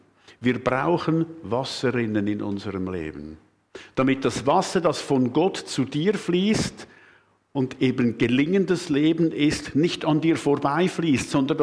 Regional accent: Switzerland; Bei uns in der Schweiz weiß niemand besser, wie man mit Trockenheit umgeht, als die Walliser.

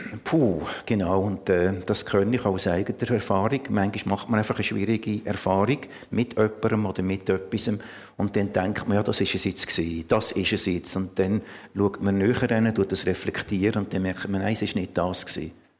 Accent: Lucerne, Switzerland; accent: Sorentaler dialect; Von meinem Dialekt her, ich habe einen Sorentaler Dialekt. Also komme ursprünglich aus dem Kanton Luzern, bin katholisch aufgewachsen.

